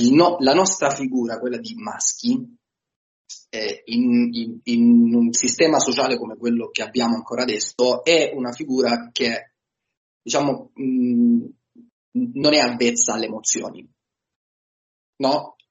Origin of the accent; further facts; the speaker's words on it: Apulia, Italy; che racconta la mia terra di origine, che è il Salento.